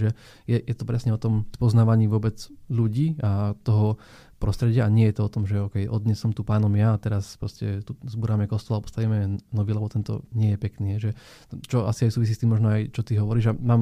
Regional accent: Žilina Region, Slovakia; bol som z Oravy pôvodom.

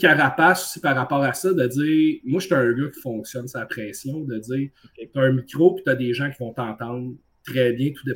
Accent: Saint-Jean-sur-Richelieu, Quebec, Canada; Puis moi, je viens de Saint-Jean-sur-Richelieu.

